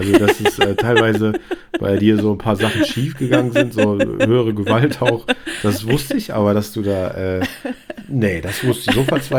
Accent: North Rhine-Westphalia, Germany; ich komme aus dem Rheinland, aus Köln, also eigentlich aus dem Sauerland genauer gesagt

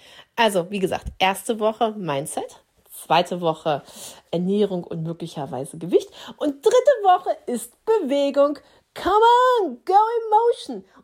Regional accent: Schleswig-Holstein, Germany; Ich komme jetzt aus Dithmarschen. Ich weiß nicht, von wo ihr alles zuhört, diesen Podcast.

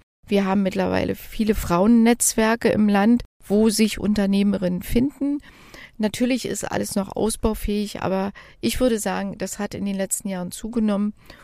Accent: Germany; Ich komme aus der DDR

